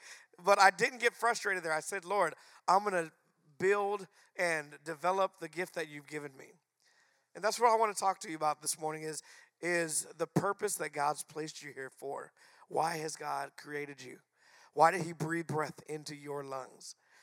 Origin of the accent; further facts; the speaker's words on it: Phoenix, Arizona, United States; I'm from Phoenix, Arizona, where me and my wife and our five children